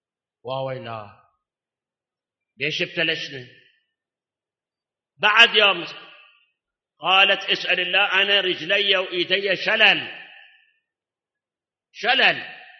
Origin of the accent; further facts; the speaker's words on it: Iraq; اكو مثل عندنا بالعراق